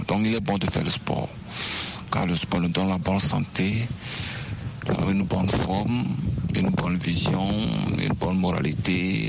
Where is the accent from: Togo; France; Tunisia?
Togo; Et je suis togolais.